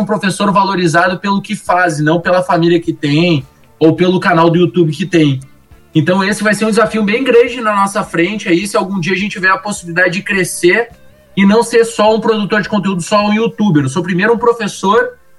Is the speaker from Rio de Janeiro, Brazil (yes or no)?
no; Porto Alegre, Rio Grande do Sul, Brazil; accent: gaúcho de Porto Alegre; now in Passo Fundo, Brazil; um cara que veio de Porto Alegre, que é uma capital do Rio Grande do Sul, para Passo Fundo, e viver também com as contradições, ser um cara que tem um sotaque gaúcho de Porto Alegre, não sotaque do interiorano do Rio Grande do Sul